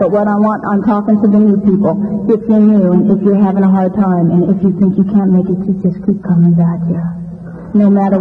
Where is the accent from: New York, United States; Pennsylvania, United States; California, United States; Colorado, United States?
California, United States; Well, I grew up out in the Fillmore.